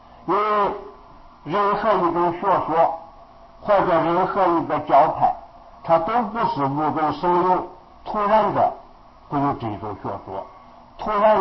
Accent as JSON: {"language": "Chinese", "country": "China", "said": "这个唯识宗是起源于印度，而不是我们中国人自己建立的"}